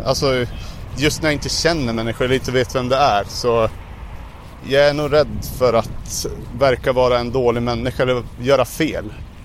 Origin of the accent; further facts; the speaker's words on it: Undrom, Västernorrland County, Sweden; Jag kommer från Undrom i Sollefteå kommun.